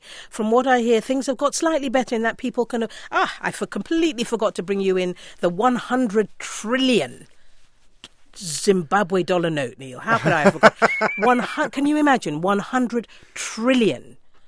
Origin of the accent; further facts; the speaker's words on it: Ghana; I come from Ghana, Neil, so yes, it was home from home.